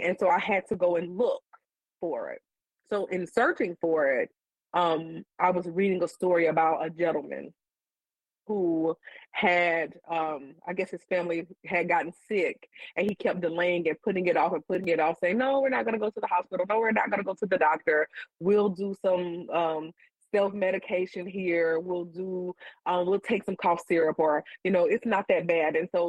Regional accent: Alabama, United States; I grew up in Alabama. I'm a Southerner. I live in Florida now.

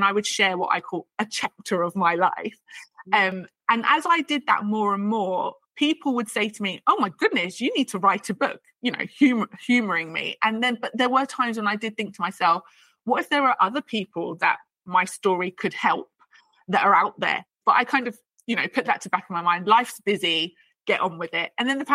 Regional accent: United Kingdom; And when you talk about being Black British, and it's, I cover some of it in my book about when I was first aware that I was Black.

